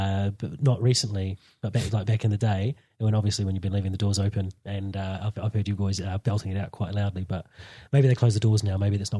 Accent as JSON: {"language": "English", "town": "Palmerston North", "region": "Manawatū-Whanganui", "country": "New Zealand", "said": "I'm from Palmerston North."}